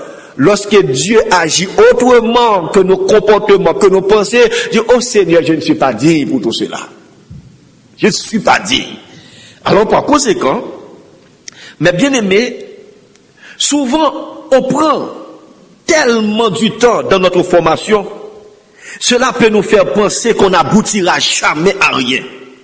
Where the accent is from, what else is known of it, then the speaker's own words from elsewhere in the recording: Haiti; Et chez nous en Haïti, tous les pasteurs aimeraient mener un ministère dans la capitale.